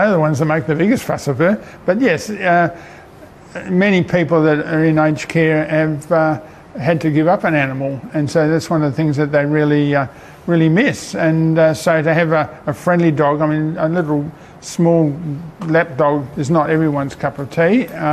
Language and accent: English; Manjimup, Western Australia, Australia; I'm originally from Manjimup, went away to work for 40 years, and I'm back again.